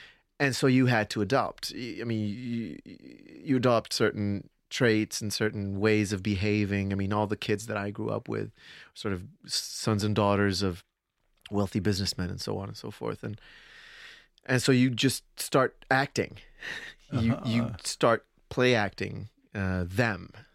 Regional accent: Helsingborg, Skåne, Sweden; we lived in Helsingborg and we lived in a very well-off neighborhood.

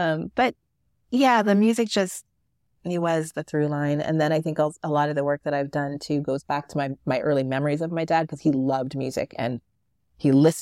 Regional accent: San Francisco, California, United States; I grew up in San Francisco.

